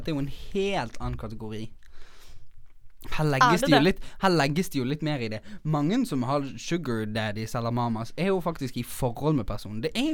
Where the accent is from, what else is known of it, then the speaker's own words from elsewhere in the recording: Oslo, Norway; Jeg er fra Oslo.